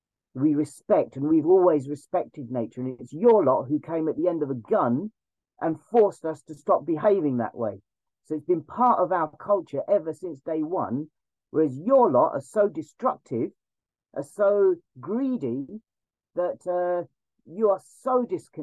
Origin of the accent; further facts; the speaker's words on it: London, United Kingdom; Sorry for my language, but this is, you know, I'm from East London, you know what I mean?